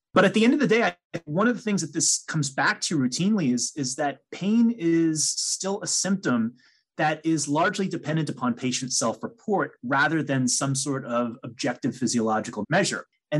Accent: New York, United States; So for example, in my home state of New York

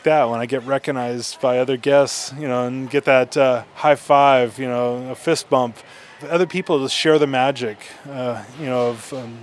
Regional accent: Huntington Beach, California, United States; I've loved Disneyland since I was a kid. I mean, I grew up here in Huntington Beach.

